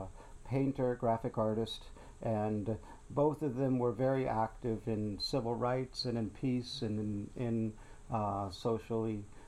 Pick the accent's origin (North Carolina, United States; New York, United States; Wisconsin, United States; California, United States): California, United States; San Francisco; I grew up in San Francisco from 1950 on, and we lived in the Richmond District out in the fog